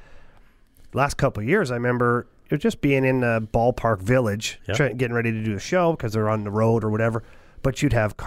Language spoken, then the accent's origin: English; Ontario, Canada; I'm not even from Saskatchewan or you know, the prairies or Western Canada. I'm from Ontario